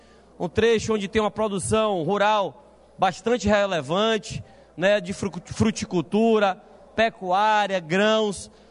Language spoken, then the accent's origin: Portuguese; Bahia, Brazil; É um movimento popular nascido lá na minha região, no oeste da Bahia